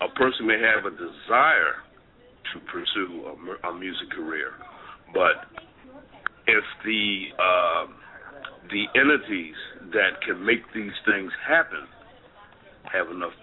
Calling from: Philadelphia, Pennsylvania, United States; I'm calling in from Philadelphia.

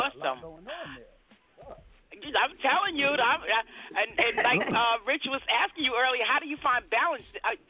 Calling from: New York, United States; I'm calling from New York. I'm in New York, live and direct.

